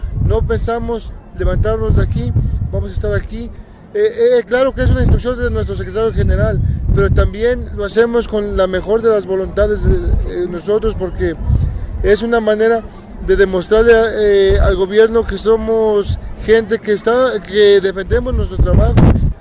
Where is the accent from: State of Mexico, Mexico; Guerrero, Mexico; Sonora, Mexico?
State of Mexico, Mexico; nosotros venimos del Estado de México